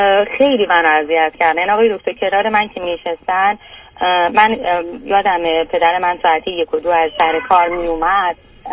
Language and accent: Persian; Iran; now in Canada; بعد از اینکه از ایران اومدیم.